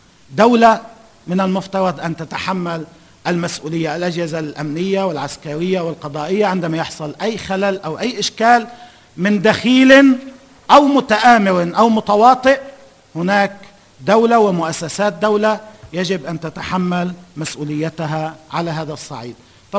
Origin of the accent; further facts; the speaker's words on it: Lebanon; وأنا أيضا أدعو إلى أن نشعر نحن كلبنانيين بأهمية هذا الموضوع